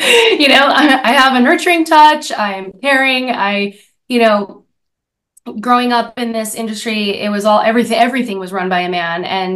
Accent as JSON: {"language": "English", "country": "Canada", "moved": "yes", "lives_now": "United States", "said": "So I'm from Canada originally, and I had a whole initial career in Canada when I first started under a completely different name. And when I moved to the States"}